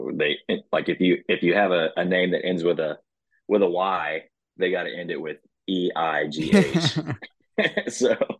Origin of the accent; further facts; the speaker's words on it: Weatherford, Texas, United States; So I grew up in Weatherford, Texas, and was pretty exposed to, you know, classic country and all sorts of, you know, all eras, I would say.